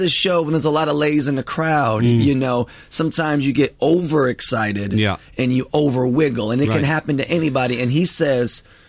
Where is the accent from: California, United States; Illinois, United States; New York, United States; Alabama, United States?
California, United States; Pacific Palisades; because I grew up in the Palisades where he filmed Baywatch.